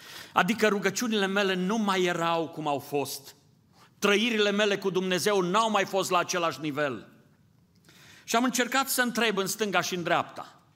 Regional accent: Transylvania, Romania; m-am dus acasă în satul meu transilvan, pe Valea Someșului

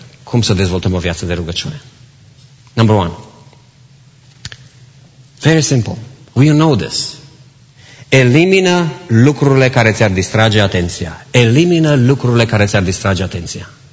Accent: Romania; Cei care am crescut în România

